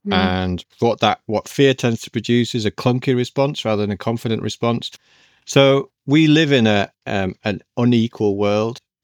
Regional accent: United Kingdom; As a British man, I find it very hard to take that kind of compliment.

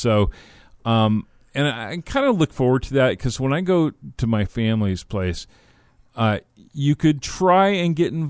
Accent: Seattle, Washington, United States; I'm not. I'm from Seattle.

